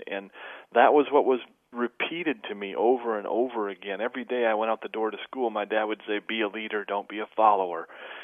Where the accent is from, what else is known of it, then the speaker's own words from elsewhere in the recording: Flint, Michigan, United States; There was a lot of economic strife and chances to get into trouble growing up in Flint.